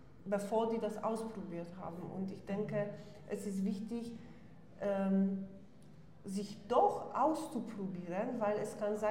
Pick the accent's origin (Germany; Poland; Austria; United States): Poland; German is a second language; moved away; Ich komme aus Polen und eben meine Kindheit habe ich in Polen verbracht.